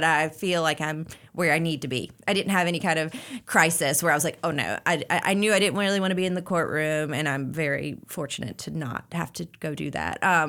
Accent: Lincolnton, North Carolina, United States; now in Charlotte, United States; But I grew up in Lincoln County in Lincolnton, and so not too far, but we love being in Charlotte, and this is definitely home now.

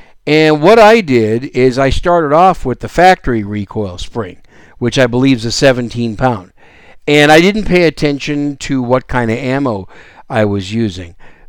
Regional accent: Wisconsin, United States; And, you know, my home state of Wisconsin has become more free.

